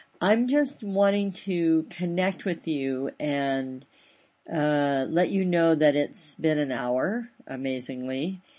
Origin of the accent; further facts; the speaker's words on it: United States; my lesson about history as an American, so I just own my own ignorance about being in a culture that's fairly new on the planet.